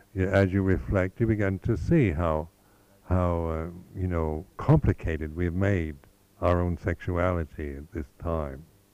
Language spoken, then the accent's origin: English; United States; like I'm an American, so how Americans speak is quite different from the British.